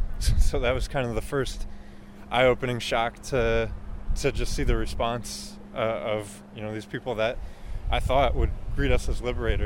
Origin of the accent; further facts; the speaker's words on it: Gaithersburg, Maryland, United States; now in Silver Spring, United States; I grew up in Gaithersburg and live in Silver Spring now.